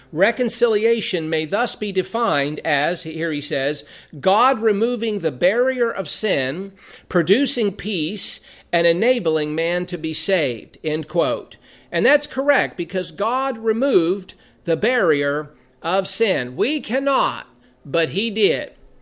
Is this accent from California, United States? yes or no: yes; California, United States; I was a boy growing up in Southern California, this was back in the mid-70s